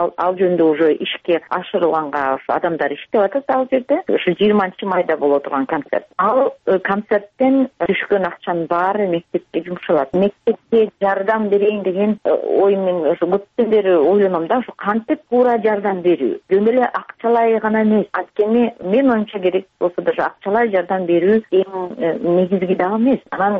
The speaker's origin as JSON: {"language": "Kyrgyz", "town": "Myrzake", "region": "Osh Region", "country": "Kyrgyzstan", "tie": "born or raised there", "lives_now": "California, United States", "said": "Мырзакеде төрөлгөн, мен ошол айылдан чыгып"}